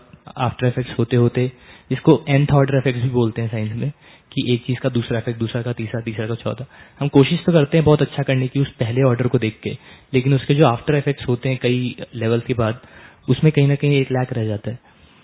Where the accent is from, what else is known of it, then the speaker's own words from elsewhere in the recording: Assam, India; आसाम से आया हूँ मैं।